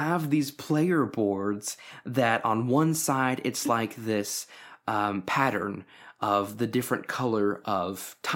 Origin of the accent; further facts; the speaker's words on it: Texas, United States; I've heard people say Azul, and I say Azul because I'm Texan.